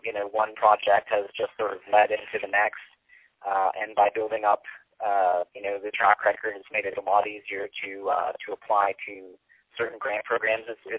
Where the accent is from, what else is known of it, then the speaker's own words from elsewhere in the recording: Hamilton, Ontario, Canada; now in Toronto, Canada; I moved to Toronto. I'm originally from Hamilton, Ontario, and I moved to the city 8 years ago